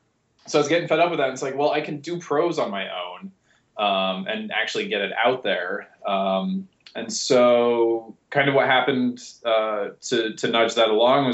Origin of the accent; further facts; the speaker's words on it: Montana, United States; Growing up in Montana, I was actually really, I don't know, I hate using the word blessed